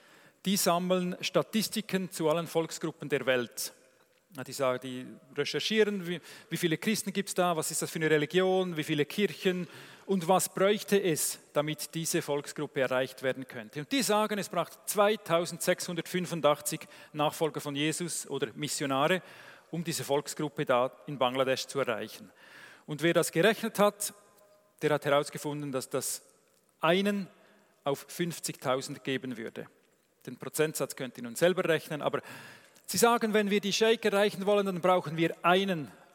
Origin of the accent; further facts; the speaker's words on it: Switzerland; Ist nicht ganz wie bei uns in der Schweiz da an diesen Orten.